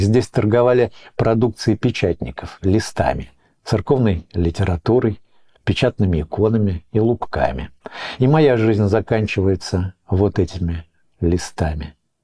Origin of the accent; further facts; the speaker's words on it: Verkhnyaya Salda, Sverdlovsk Oblast, Russia; born there; Впрочем, я родился на Урале, в Верхней Сальде, от родителей, встретившихся в эвакуации.